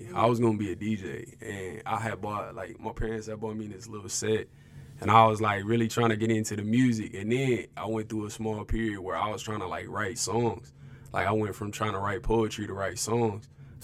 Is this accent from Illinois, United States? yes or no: yes; Peoria, Illinois, United States; Yeah, born and raised from Peoria. I'm actually from Peoria, Illinois.